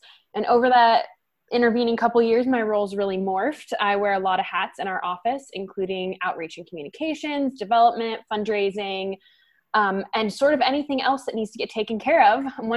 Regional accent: Sandpoint, Idaho, United States; I'm a local girl. I grew up here in Sandpoint and spent a lot of time skiing, hiking on the lake growing up.

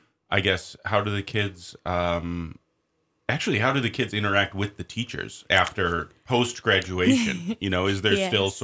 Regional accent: Minnesota, United States; I grew up in Minnesota.

